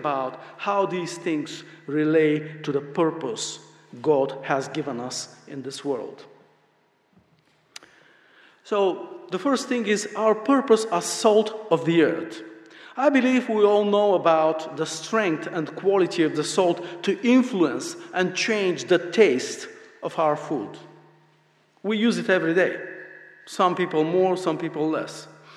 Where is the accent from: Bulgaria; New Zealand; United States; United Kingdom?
Bulgaria; There is a city in Bulgaria, my home country, called Varna.